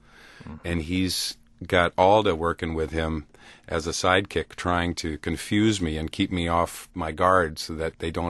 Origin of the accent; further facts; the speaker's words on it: Lodi, Wisconsin, United States; we worked with a producer from my hometown, Madison, Wisconsin. Actually, I'm from Lodi, but … lives in Madison